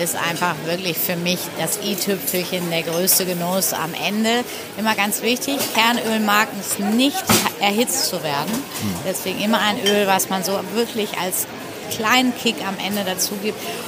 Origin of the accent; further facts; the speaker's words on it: North Rhine-Westphalia, Germany; in einer kleinen Kneipe und Landgasthof bei uns in Nordrhein-Westfalen, wo ich groß geworden bin.